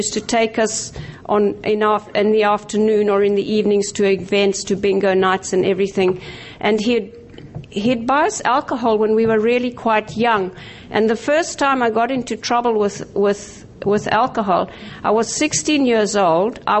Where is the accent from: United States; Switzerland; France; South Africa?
South Africa; I'm from Durist in South Africa.